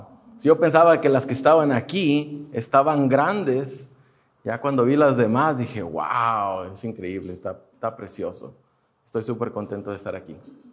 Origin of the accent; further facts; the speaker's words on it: Houston, Texas, United States; Vengo de la ciudad de Houston. He vivido ahí casi toda mi vida.